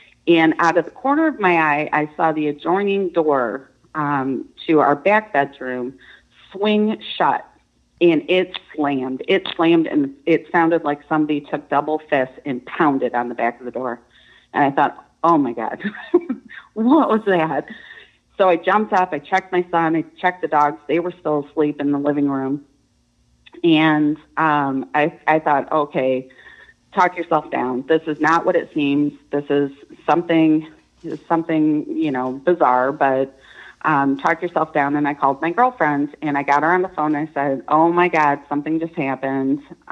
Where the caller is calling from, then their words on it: Oxford, Michigan, United States; from Oxford, Michigan.